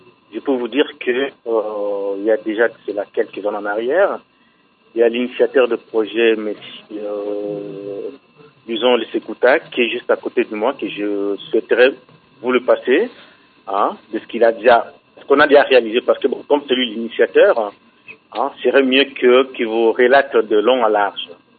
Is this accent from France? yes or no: no; DR Congo; born there; parce qu'après tout, nous sommes nés de Congo-Kinshasa.